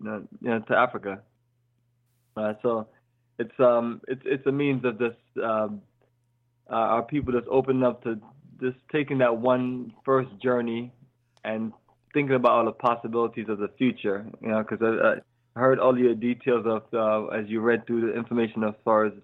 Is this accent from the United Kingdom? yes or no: no; Jamaica; now in Ghana; here in the Atlanta area, I've lived here for about 16 years. It's been, and then making that move to Ghana has been a reminder of this, you know, growing up in Jamaica, growing up in that tropical life